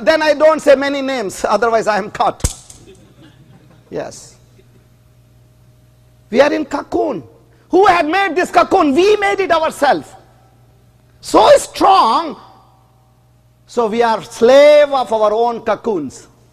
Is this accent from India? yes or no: yes; South India, India; In India, I am from South India, in Madras, in Bangalore